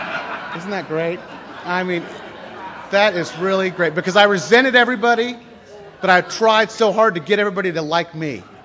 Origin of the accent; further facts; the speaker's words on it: Tampa, Florida, United States; I grew up in Tampa, Florida. I went to a little private Greek Orthodox church school, which had a very good reputation in our town